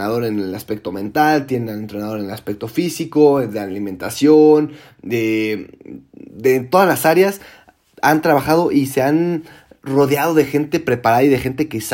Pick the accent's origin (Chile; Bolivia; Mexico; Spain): Mexico; duele como mexicano voltear